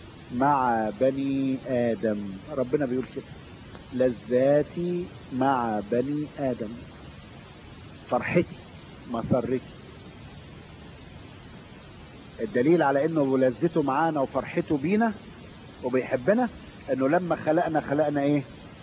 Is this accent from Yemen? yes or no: no; Egypt; في عندنا في مصر يعني حاجة بيخوفوا بيها العيال